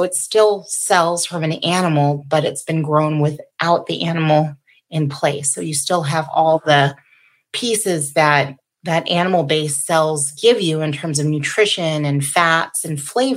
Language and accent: English; Sacramento, California, United States; I am calling in from Sacramento, California, and yeah, that's where I come from.